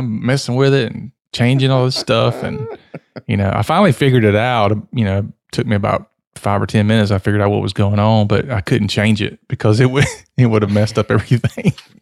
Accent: Southern United States, United States; because I am from the South. I have to be careful, enunciate this properly.

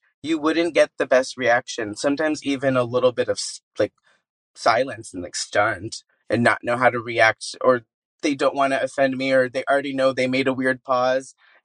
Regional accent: Michigan, United States; also born or lived in Miami; So I was born in Miami, Florida. Until the age of two, and my family moved to Northern Michigan

